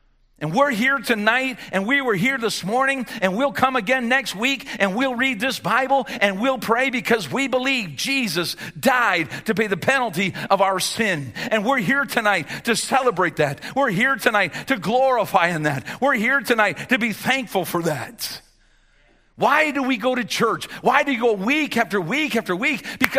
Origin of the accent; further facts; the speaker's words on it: Canada; listen, I'm Canadian. But I want to thank you for your service.